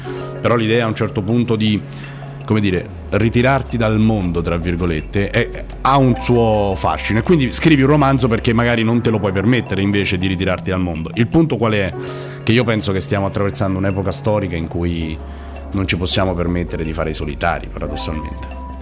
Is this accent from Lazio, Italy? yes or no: yes; Rieti, Lazio, Italy; io vengo da Rieti, che è una città di 50.000 abitanti, che sta nel centro Italia, sta a 70 km da Roma, non c'è la ferrovia.